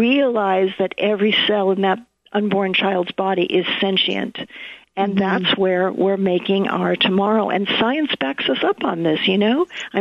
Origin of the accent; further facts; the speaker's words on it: Hollywood, California, United States; being a woman, growing up in Hollywood, it was just critically important to share women's worth.